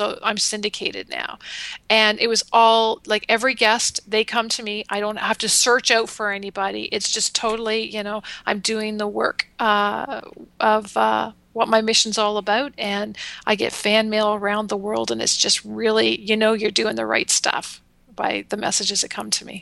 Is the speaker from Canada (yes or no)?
yes; Canada; But yeah, I'm Canadian. I live in the area, beautiful Niagara region of Southern Ontario, Canada.